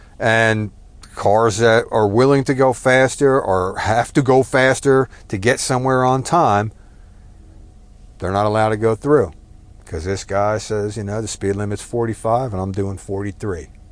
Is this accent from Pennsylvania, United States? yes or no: no; New Jersey, United States; The idea, like growing up in New Jersey, we were always taught you drive right and pass left, right?